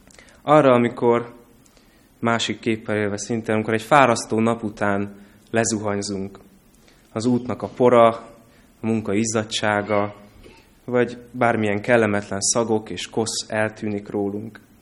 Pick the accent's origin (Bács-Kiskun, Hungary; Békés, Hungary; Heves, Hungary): Békés, Hungary; Gyula; A gyulai gyülekezetben, ahonnan én jövök